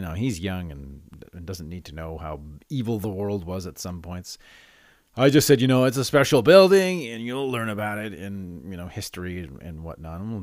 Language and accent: English; Calgary, Alberta, Canada; You know, I grew up in Calgary. It's like the C train.